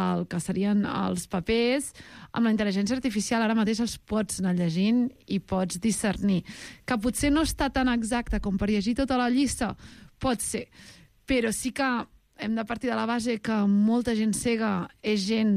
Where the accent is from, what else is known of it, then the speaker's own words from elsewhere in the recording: Vilassar de Mar, Catalonia, Spain; Aquest any em vaig enfadar molt amb les eleccions del meu poble, de Vilassar de Mar